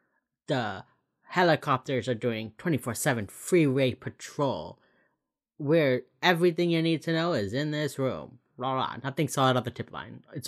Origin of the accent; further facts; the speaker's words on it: Florida, United States; And I am from Miami-Dade County, which just that county has like 5 million people living in it.